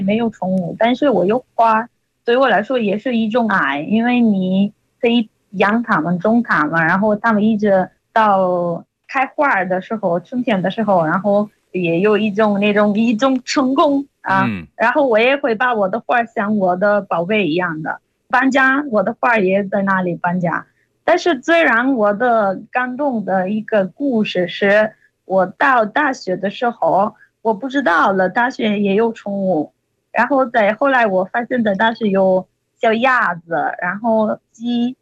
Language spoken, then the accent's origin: Chinese; Italy; Chinese is a second language; 来自意大利。